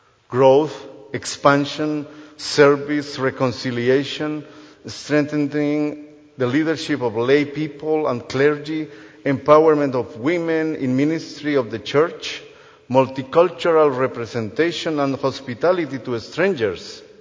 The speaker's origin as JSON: {"language": "English", "country": "Guatemala", "also_born_or_lived": "Costa Rica", "second_language": "English", "said": "I am originally from Guatemala. When I moved from Guatemala to Costa Rica, the people don't hear that last name too, and they call me"}